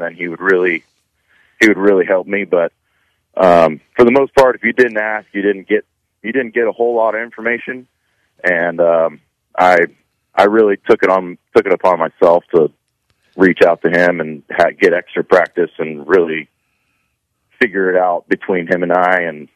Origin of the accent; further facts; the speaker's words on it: The Woodlands, Texas, United States; Well, I picked Sam Houston because I'm from the Woodlands, Texas, so it was pretty close by.